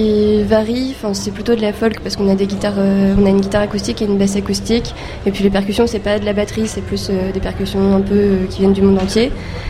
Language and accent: French; Poitiers, Nouvelle-Aquitaine, France; Donc on est tous de Poitiers, on s'est retrouvés tous à Poitiers.